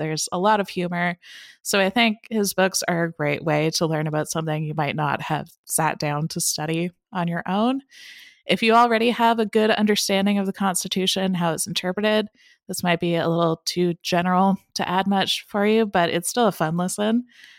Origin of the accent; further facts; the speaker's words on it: Canada; I am Canadian.